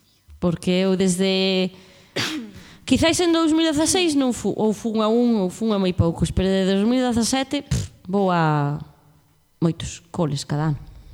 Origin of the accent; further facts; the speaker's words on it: Burela, Galicia, Spain; como eu son de Burela, teño uns tíos vivindo na Coruña...